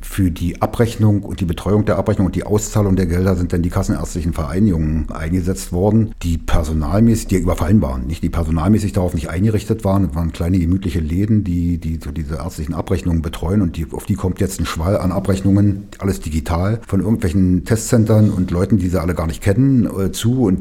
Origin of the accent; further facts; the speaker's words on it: Berlin, Germany; Naja, und als Berliner ist man da mal so ein bisschen hinten dran.